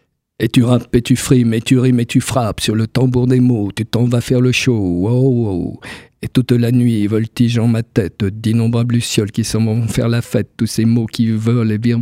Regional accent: Saint-Dié, Grand Est, France; also born or lived in Strasbourg / Paris; now in Nancy, France; Ah, je suis de Saint-Dié. Je suis né à Saint-Dié.

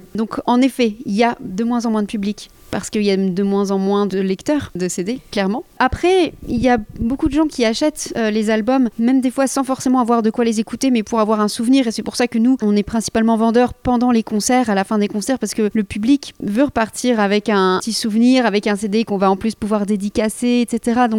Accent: Nancy, Grand Est, France; On vient de Nancy et notre groupe existe depuis 2014.

